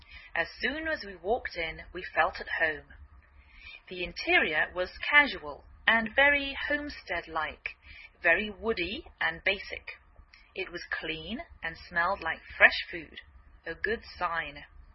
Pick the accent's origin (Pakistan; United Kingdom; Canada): United Kingdom; England; now in United States